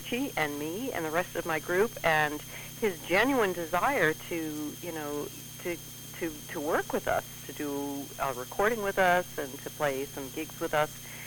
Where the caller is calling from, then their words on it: Virginia, United States; I am calling from Washington, D.C. Well, actually, Northern Virginia, but, you know, all of this is one big suburb.